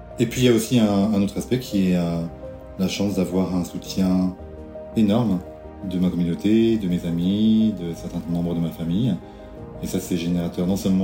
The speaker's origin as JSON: {"language": "French", "country": "France", "said": "Moi, oui, je suis français, j'aime la France."}